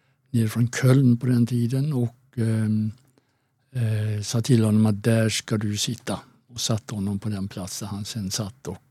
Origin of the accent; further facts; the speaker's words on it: Skövde, Västra Götaland County, Sweden; Jo, jag föddes i Skövde som är i Västergötland.